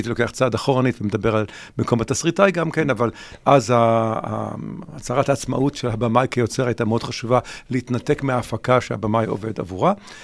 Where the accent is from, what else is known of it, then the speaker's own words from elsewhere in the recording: New York, United States; אני גדלתי כנער בניו יורק לשנות ה... 60 וה-70